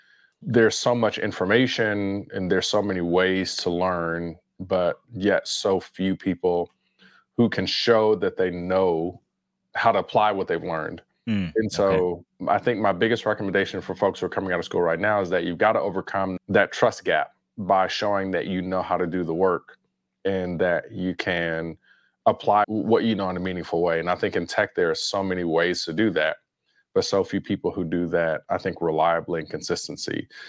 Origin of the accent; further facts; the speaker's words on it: Compton, California, United States; 87, was growing up in Compton. I was about 4 years old at the time.